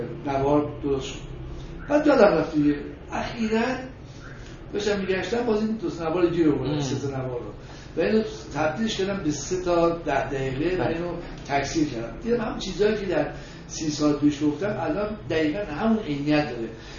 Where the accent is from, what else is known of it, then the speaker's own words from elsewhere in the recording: Tehran, Tehran Province, Iran; من بچه تهران هستم